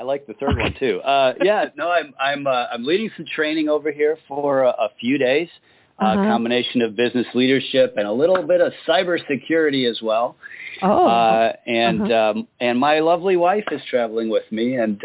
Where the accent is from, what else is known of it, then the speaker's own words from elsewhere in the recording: Midwest, United States; I, you know, like a lot of folks in the U.S., I grew up in the Midwest.